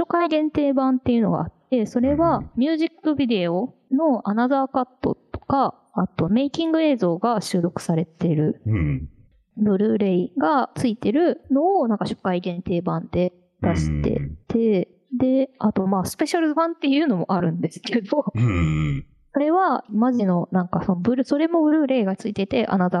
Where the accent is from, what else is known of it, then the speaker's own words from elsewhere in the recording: Hiroshima, Japan; 同じ広島県出身なので、